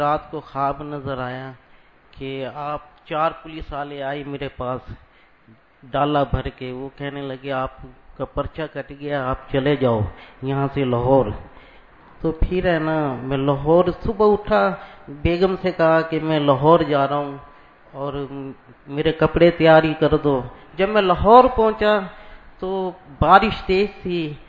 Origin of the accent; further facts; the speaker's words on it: Dera Ghazi Khan, Punjab, Pakistan; میں ڈیرہ غازی خان سے تعلق رکھتا ہوں